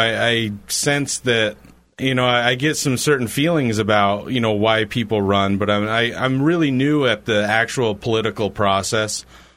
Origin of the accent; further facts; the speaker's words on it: Plattsburgh, New York, United States; So if I'm from Plattsburgh, New York originally, you know, 300 miles due north of New York City.